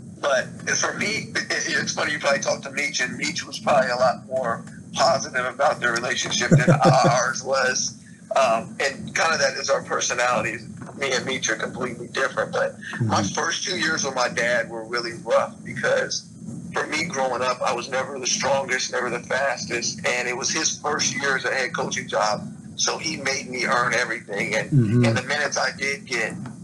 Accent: Springfield, United States; Okay, so I'm originally from Springfield, my family and I.

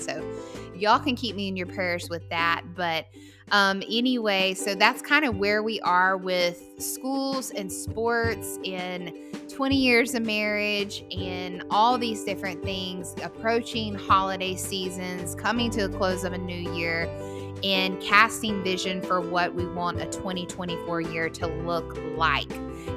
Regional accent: the South, United States; now in Oregon; Now you know, I'm not born and raised here. I'm from the South. Love the South, but also love the PNW.

